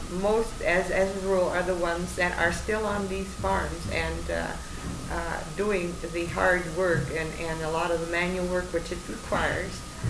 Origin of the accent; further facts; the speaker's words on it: Nebraska, United States; moved away as an adult; now in Seattle, United States; I grew up in Nebraska on a farm, and I was there until I was married. And so I know quite a bit about farming in the Midwest. But in our area, we live in the Seattle area now.